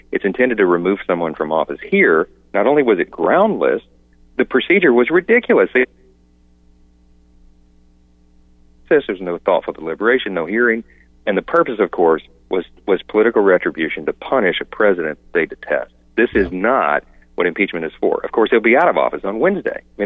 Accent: Louisiana, United States; I'm from Louisiana, so everything's explained in either a football or a hurricane metaphor, right?

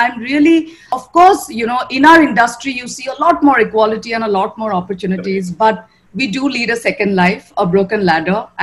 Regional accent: Assam, India; English is a second language; I'm from Assam.

